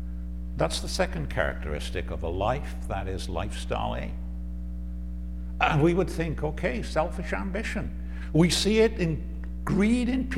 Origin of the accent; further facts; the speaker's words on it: Wales, United Kingdom; in the churches in which I grew up in Wales